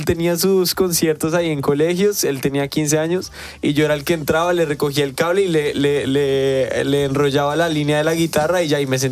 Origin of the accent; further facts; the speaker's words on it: Colombia; Además que imagínate nosotros como colombianos